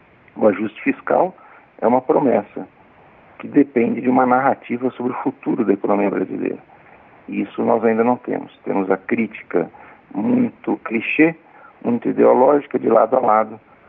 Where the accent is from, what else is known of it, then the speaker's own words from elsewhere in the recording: Brazil; E na nossa experiência como brasileiros, a gente sabe também que a metáfora da economia brasileira como uma grande embarcação que não muda de lado abruptamente, é impossível, ela continua válida.